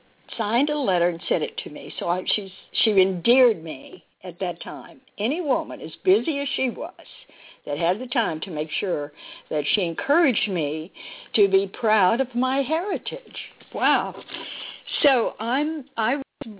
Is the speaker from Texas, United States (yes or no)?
yes; Dallas, Texas, United States; I have to admit and disclose that I am a Texan. I was born in Dallas and raised there